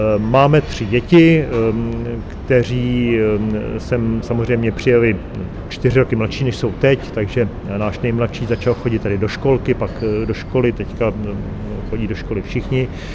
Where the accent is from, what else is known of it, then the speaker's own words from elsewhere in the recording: Klatovy, Plzeň Region, Czechia; já jsem z Klatov, což není daleko, jaksi od, to je skoro Chocko, tak mám chocký kroj